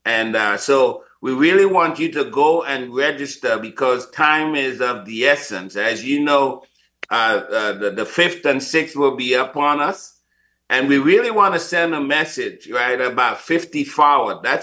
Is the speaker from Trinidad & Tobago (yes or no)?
yes; Trinidad & Tobago; I've taken her to even speak in Trinidad, my home country.